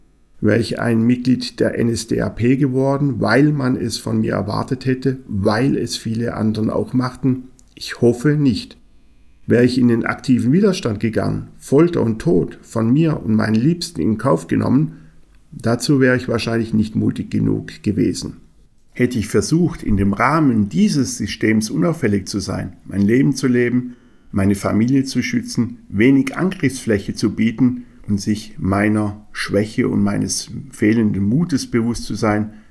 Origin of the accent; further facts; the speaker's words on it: Singen, Baden-Württemberg, Germany; born there; Und ich kenne als gebürtiger Singerner natürlich die Geschichte der Verhandlungen zur kampflosen Übergabe